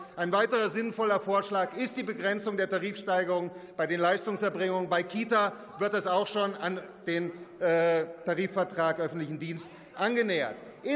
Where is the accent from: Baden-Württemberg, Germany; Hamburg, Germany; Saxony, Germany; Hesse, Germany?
Saxony, Germany; Dresden; meiner Heimatstadt Dresden